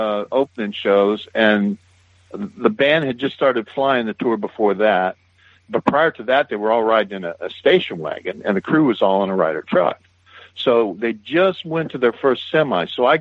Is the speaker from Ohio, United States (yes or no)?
yes; Van Wert, Ohio, United States; Paul Chevrier was from my hometown in Van Wert, Ohio.